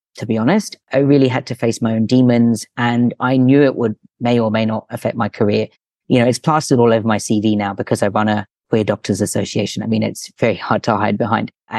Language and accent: English; India; also born or lived in United Kingdom; now in Australia; And then I came to Australia and I still hadn't really made peace with being an Indian person.